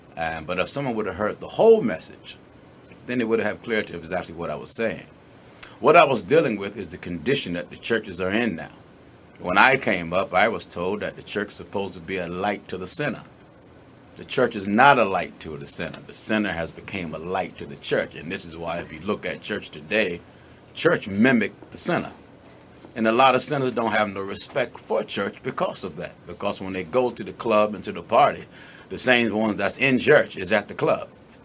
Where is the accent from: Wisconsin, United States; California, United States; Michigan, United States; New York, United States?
California, United States; Huntington Park; I grew up in Huntington Park.